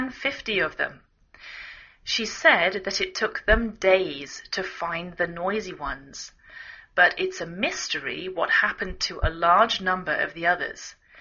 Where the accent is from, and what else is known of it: England, United Kingdom; now in United States